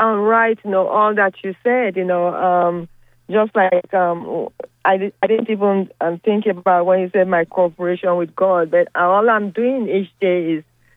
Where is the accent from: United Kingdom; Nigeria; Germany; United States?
Nigeria; I'm Nigerian, you know, and my mother is back home in my country with dementia.